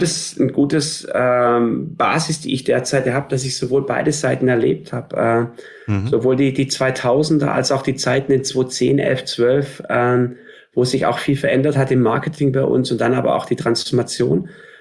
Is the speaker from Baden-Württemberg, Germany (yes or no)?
yes; Baden-Württemberg, Germany; mein gebürtiger Schwabe